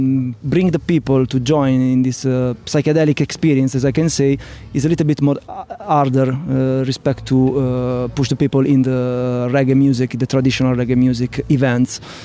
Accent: Bari, Apulia, Italy; English is a second language; I discovered reggae in my region, La Puglia. I come from Bari, is the La Botte de la Italy, the south of Italy, and there's a lot of reggae music there because it's the Jamaica of Italy.

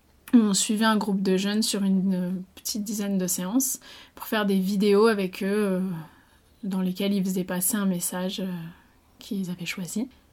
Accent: Die, Auvergne-Rhône-Alpes, France; Je suis née à Die, j'ai grandi principalement ici.

